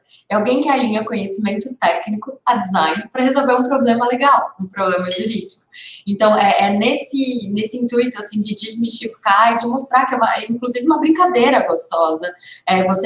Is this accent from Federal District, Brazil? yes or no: yes; Brasília, Federal District, Brazil; eu sou natural de Brasília